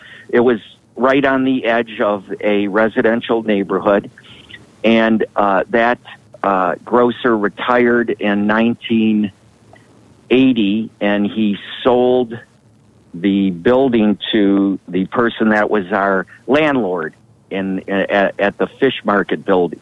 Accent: Detroit, Michigan, United States; and he had grown up in Chicago and I grew up in Detroit.

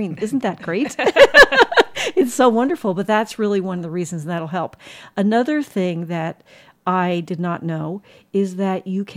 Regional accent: New Jersey, United States; I'm from Jersey, and I used to take the train from New Jersey to New York

